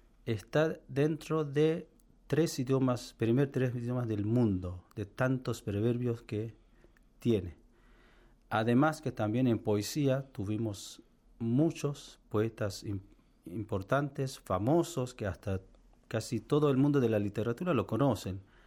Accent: Iran; first language Persian; Spanish is a second language; casi como 90 millones en mi país, que después tenemos los países alrededores, vecinos, que antiguamente también pertenecían al Imperio Persa.

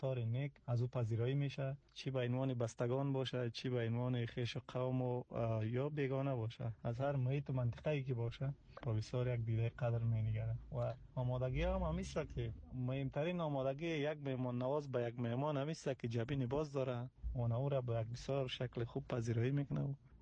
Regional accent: Kabul, Afghanistan; از کابل هستم.

